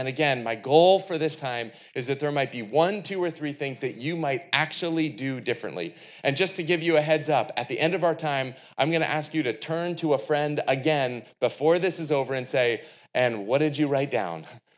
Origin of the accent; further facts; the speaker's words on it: New England, United States; I'm from New England, and we don't pronounce R's up there